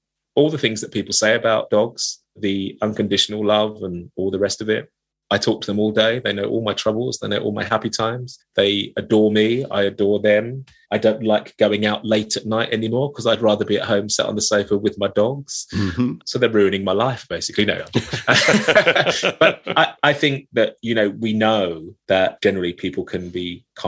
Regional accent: London, United Kingdom; I was brought up in East London, Essex, where particularly women sort of had this slightly camp turn of phrase.

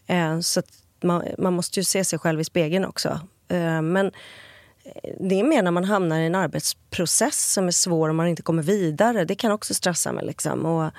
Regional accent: Italy; Jag åker tillbaka till samma ställe jag växte upp på, Italien, på somrarna.

